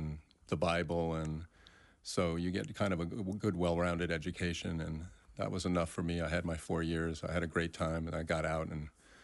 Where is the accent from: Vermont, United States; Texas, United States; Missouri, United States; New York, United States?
New York, United States; I was born in New York City, and then my parents moved out of town to the suburbs. And I grew up out of New York City, about 35, 40 miles.